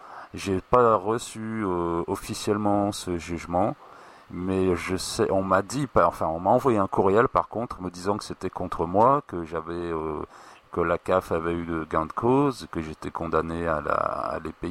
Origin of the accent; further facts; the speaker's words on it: France; now in Brazil; je suis quelqu'un qui habite au Brésil et qui a, je suis français